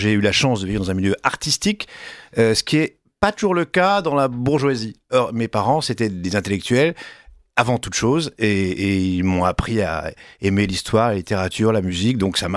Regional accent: Lyon, Auvergne-Rhône-Alpes, France; revenant de ce séjour, donc je rentrant chez moi à Lyon, discutant avec mes parents

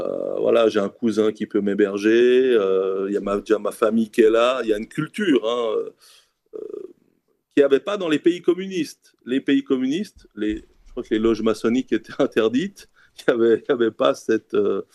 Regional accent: Switzerland; born there; Il a trouvé un travail ici en Suisse, c'est pour ça que je suis né en Suisse.

